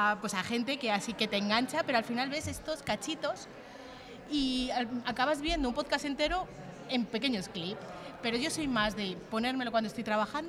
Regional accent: Salamanca, Castile and León, Spain; nos hemos ido dando cuenta de la cantidad de cosas que no conocíamos siendo salmantina, Charra.

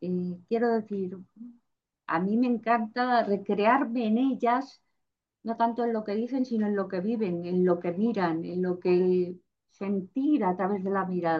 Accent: Salamanca, Castile and León, Spain; Yo soy de Salamanca, son charras, charros, ¿no? Que nos llaman charras o charros.

